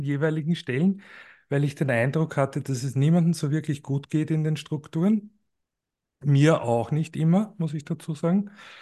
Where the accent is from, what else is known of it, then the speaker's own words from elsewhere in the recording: Lower Austria, Austria; wo liegen meine Wurzeln? Die liegen im Waldviertel. Das ist eine Region in Österreich, so ziemlich genau in der Mitte zwischen Wien und Prag.